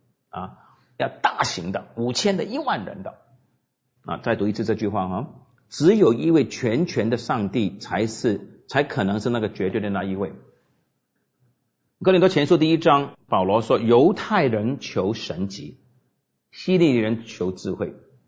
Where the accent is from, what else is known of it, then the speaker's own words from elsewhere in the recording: United States; moved away; 当然我是美国人，所以我们称足球为 football